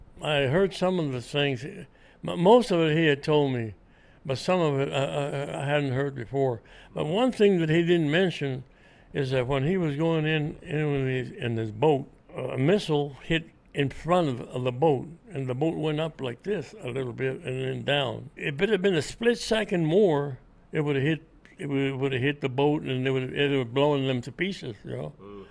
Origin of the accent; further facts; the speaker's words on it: Los Ranchos, New Mexico, United States; born there; My birth certificate said I was born in Alameda, but I wasn't. I was born in Los Ranchos.